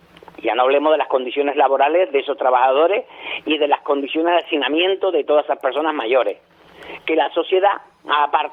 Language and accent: Spanish; Cuba; now in Adeje, Spain; Y yo soy de Cuba, sí.